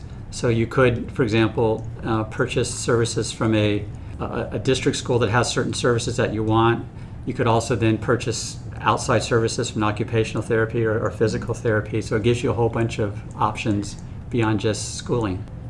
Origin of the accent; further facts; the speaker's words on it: Florida, United States; when I think back just to my experience as a kid growing up, where I attended segregated schools growing up in Pinellas.